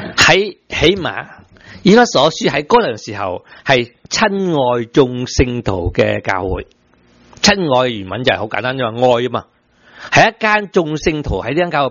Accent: China; 我自己中国人才讲回中国人。我是中国人

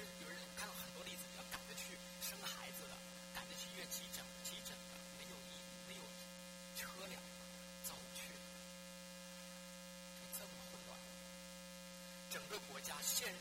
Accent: China; 我们从大陆来

